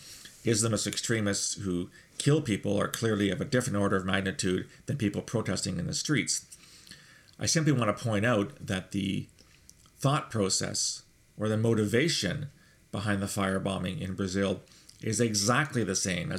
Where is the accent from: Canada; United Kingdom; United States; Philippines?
Canada; because I'm a Canadian.